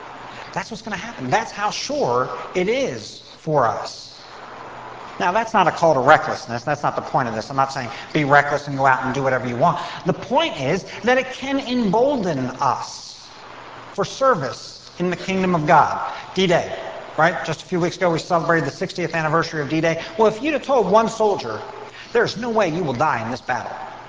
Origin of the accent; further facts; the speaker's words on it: Baltimore, Maryland, United States; I can say that. I'm from Baltimore. We're going down the ocean tomorrow.